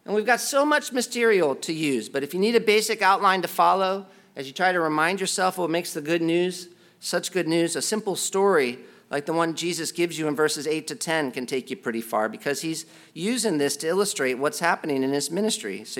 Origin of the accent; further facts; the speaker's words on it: United States; You know what I always thought was interesting as an American when I lived overseas